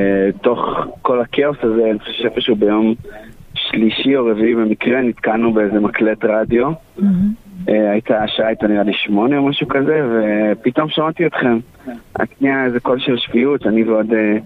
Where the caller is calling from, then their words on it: Rosh HaAyin, Central District, Israel; בוקר טוב, אני מראש העין, אני בדרך לעוטף שוב.